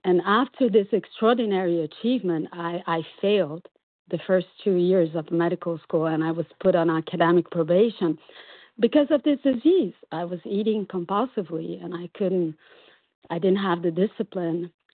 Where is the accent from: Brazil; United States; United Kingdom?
Brazil; English is a second language; I'm from Brazil.